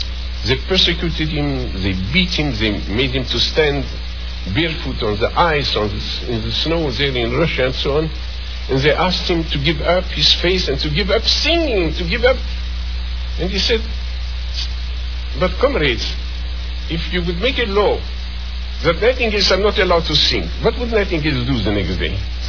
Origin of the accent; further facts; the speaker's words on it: Romania; I am from Romania.